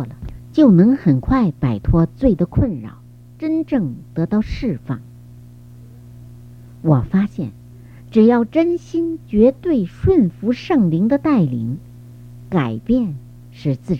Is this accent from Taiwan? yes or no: no; Beijing, China; 我来自北京，从小受的是无神论的教育，那时候我所知道的唯一信仰是共产主义